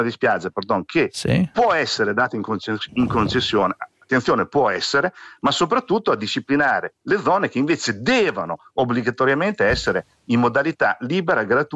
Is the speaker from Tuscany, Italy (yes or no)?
no; Rimini, Emilia-Romagna, Italy; tipo Rimini, io sono di Rimini